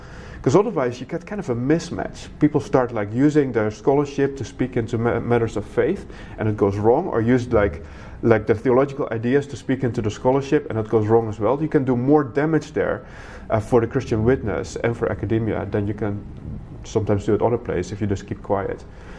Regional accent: Netherlands; So I was in the Netherlands at that time. That's where I grew up. So that's where my accent is from as well, if you were wondering about that.

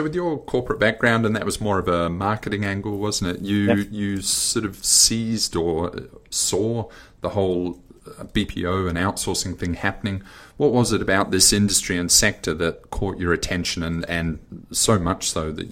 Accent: Australia; now in Philippines; I'm Australian.

